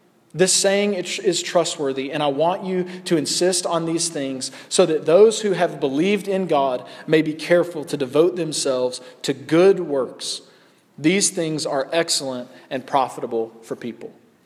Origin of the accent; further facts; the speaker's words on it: the South, United States; I'm from the South. There's this thing called Southern hospitality, which is actually an interesting thing because we're very nice and polite down in the South.